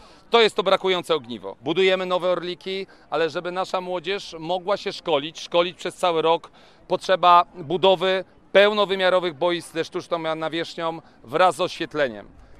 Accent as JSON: {"language": "Polish", "town": "Pniewy", "region": "Greater Poland Voivodeship", "country": "Poland", "tie": "born or raised there", "said": "Jako minister z małej miejscowości mówię to zawsze z wielką dumą. Wychowałem się, trenowałem, grałem w piłkę"}